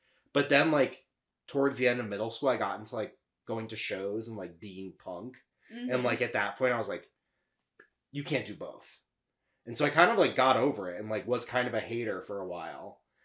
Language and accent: English; Florida, United States; So I grew up in South Florida. So we would come all the time.